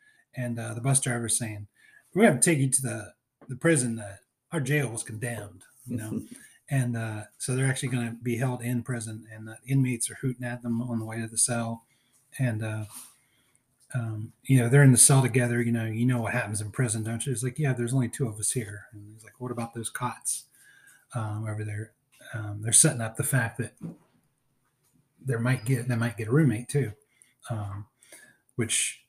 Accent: Northeast, United States; now in Georgia, United States; I mean, I grew up in the Northeast, and when I first moved to Georgia, it was weird to get used

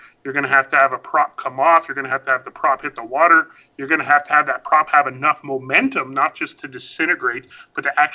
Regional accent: Hay River, Northwest Territories, Canada; In fact, there's listening stations in my hometown of Hay River.

